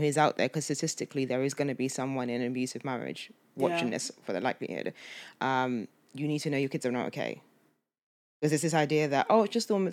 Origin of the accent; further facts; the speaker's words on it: Nigeria; I'm Nigerian, I'm Igbo.